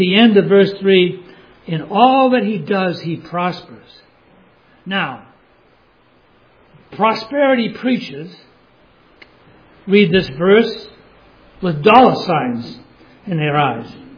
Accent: Cape Cod, Massachusetts, United States; I grew up in the Cape. I know all about the tourists.

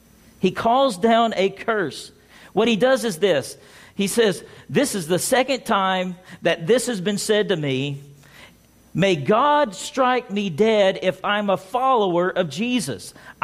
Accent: the South, United States; It's like if I went to New York with my accent, it would be obvious to everyone there that I wasn't from there, but I was from the South, right?

